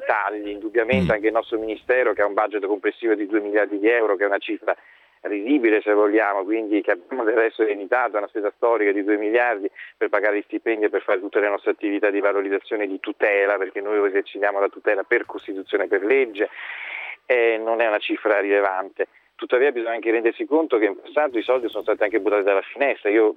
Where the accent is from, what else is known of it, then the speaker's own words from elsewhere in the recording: Rome, Lazio, Italy; Io, quando sono diventato sottosegretario, essendo romano